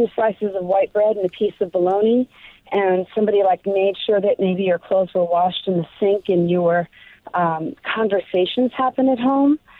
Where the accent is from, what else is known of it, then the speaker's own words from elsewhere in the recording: New York, United States; I grew up in New York City. I went to city schools.